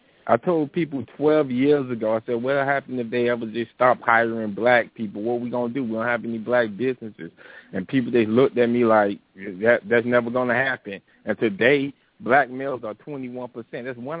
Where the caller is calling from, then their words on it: Miami, Florida, United States; from Miami.